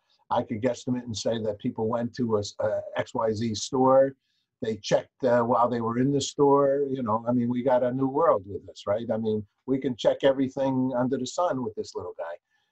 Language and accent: English; New York City, New York, United States; except for my hometown, New York, because we don't do what anybody else ever does because we're New Yorkers.